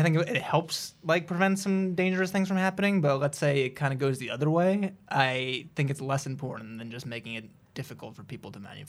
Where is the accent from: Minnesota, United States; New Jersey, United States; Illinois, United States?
New Jersey, United States; there was a recent case in New Jersey, my home state where I grew up